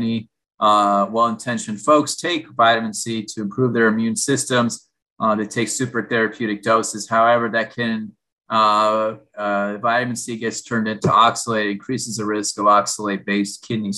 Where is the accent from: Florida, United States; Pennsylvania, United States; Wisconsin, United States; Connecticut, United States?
Florida, United States; Growing up in Florida, the Florida heat, I did not drink enough water.